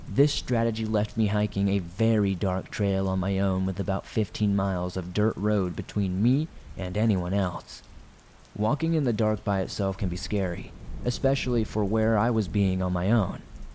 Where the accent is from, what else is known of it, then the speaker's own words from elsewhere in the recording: South Africa; I'm from South Africa. I'm a 26-year-old female